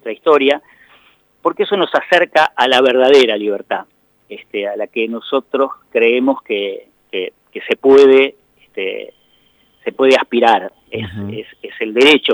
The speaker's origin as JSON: {"language": "Spanish", "town": "La Plata", "region": "Buenos Aires Province", "country": "Argentina", "said": "más con la sociedad platense, porque bueno, porque somos de acá"}